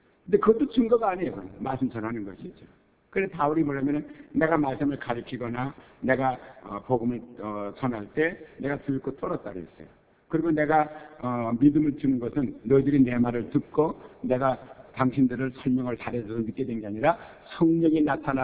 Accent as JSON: {"language": "Korean", "country": "South Korea", "said": "내가 한국 사람으로서 처음으로 이제 한국말하고 한국 사람인데"}